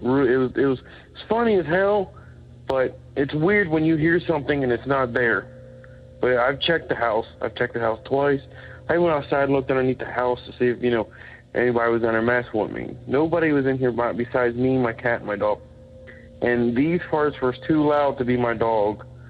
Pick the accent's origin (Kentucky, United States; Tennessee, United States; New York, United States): Kentucky, United States; Florence; I'm from Florence, Kentucky.